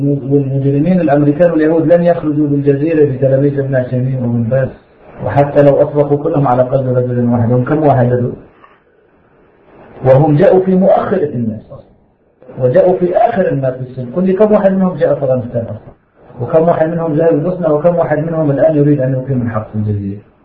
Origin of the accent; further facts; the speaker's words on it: Syria; أهل الشام إحنا نبي.